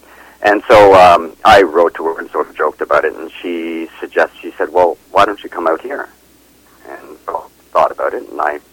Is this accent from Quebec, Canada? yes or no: yes; Montreal, Quebec, Canada; But I do mention, growing up in Montreal, and my time in school